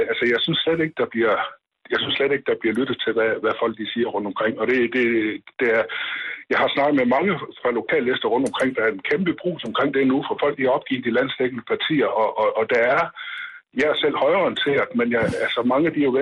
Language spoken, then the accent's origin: Danish; Vejle, Region of Southern Denmark, Denmark; Jeg kommer fra Vejle.